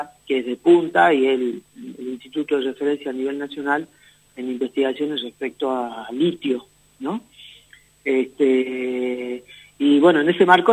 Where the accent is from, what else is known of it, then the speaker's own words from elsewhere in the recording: Jujuy, Argentina; como latinoamericano, como argentino, como jujeño, como norte grande.